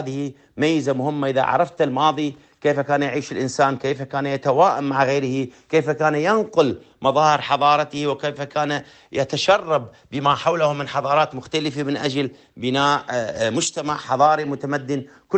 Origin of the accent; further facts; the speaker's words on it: Hit, Anbar, Iraq; بالأصل من العراق من الأنبار من مدينة هيت، ودرست جميع مراحل الدراسة في العراق